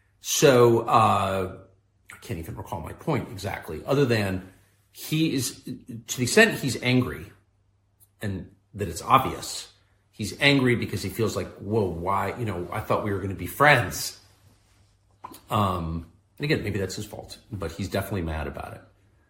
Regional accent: La Jolla, California, United States; I'm from La Jolla, California. I'm not flacking for Putin.

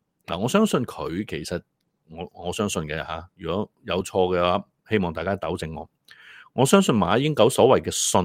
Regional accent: Hong Kong

